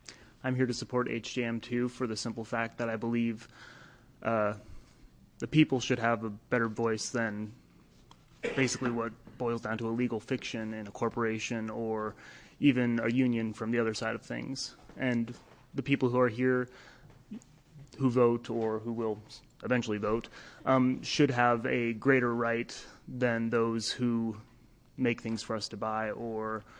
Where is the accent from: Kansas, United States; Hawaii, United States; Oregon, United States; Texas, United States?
Oregon, United States; Eugene; I'm from Eugene, Oregon.